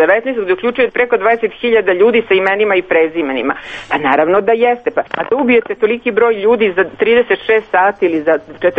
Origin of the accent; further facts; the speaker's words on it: Vojvodina, Serbia; Ja sam rekla: ja nisam iz Beograda, ja sam iz Vojvodine.